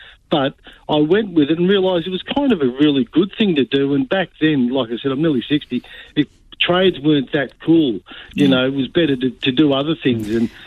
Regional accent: Frankston, Victoria, Australia; I grew up in Frankston, and then I moved to different areas

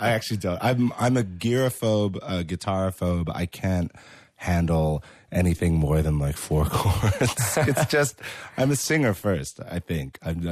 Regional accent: Australia; Mate, we're all Australian.

